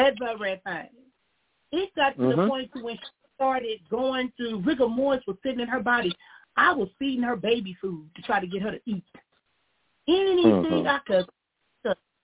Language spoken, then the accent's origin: English; Compton, California, United States; Growing up in Compton, money and stuff in Compton, but we were ghetto rich.